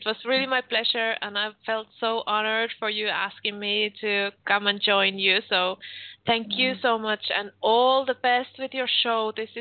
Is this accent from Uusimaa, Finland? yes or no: no; Vaasa, Ostrobothnia, Finland; they are living in my hometown, Vaasa, in Finland.